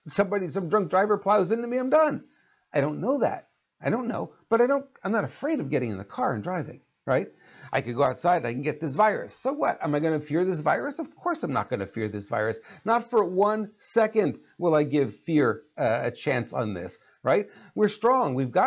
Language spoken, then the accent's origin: English; Montreal, Quebec, Canada; I grew up in Montreal, I know winter, right?